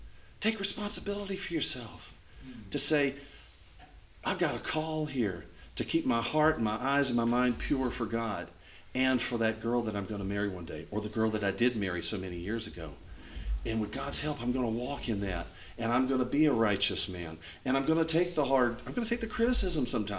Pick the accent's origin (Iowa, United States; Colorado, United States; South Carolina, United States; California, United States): South Carolina, United States; You know, we're here in South Carolina. I grew up in South Carolina